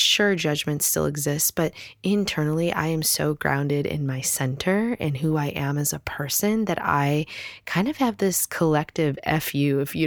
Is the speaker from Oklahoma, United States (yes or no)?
no; Chicago, Illinois, United States; I grew up in Chicago. My parents are still together, and I love them so dearly.